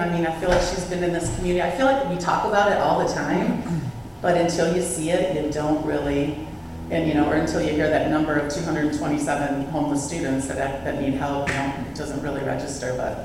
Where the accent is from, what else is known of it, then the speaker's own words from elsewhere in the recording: Buffalo, New York, United States; I'm from Buffalo, now she's a big Buffalo Bills fan